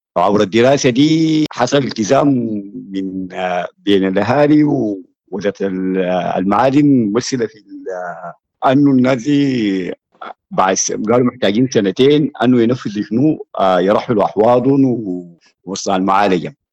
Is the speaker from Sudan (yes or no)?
yes; Sudan; والكلام ده ما بيشبهنا نحن كسودانيين.